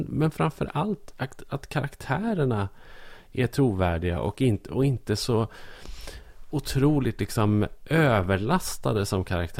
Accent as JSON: {"language": "Swedish", "region": "Norrland", "country": "Sweden", "said": "alltså som norrlänning"}